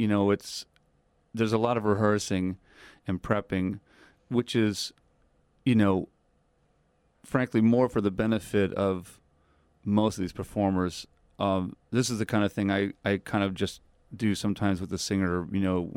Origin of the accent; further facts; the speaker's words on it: Illinois, United States; now in New York, United States; I grew up in Illinois. I started my college days at University of Illinois as a classical major